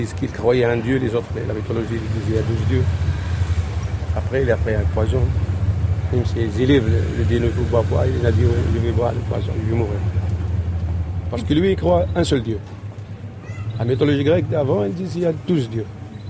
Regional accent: Kabylie, Algeria; now in Athens, Greece; D'Algérie, de Kabylie.

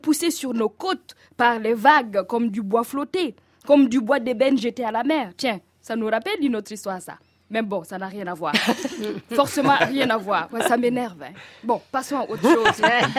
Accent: Burkina Faso; Normalement, chez moi au Burkina Faso, c'est les Sawadogo qui détiennent le pouvoir de faire tomber la pluie. Bon, moi je ne suis pas une Sawadogo, je suis une

